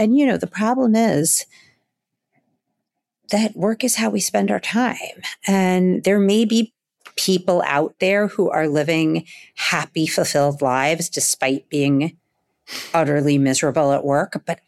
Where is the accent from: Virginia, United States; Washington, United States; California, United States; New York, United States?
New York, United States; Staten Island; Look, I'm a kid from Staten Island.